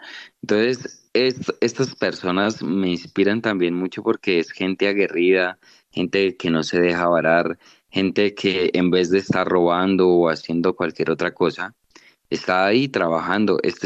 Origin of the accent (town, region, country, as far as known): Colombia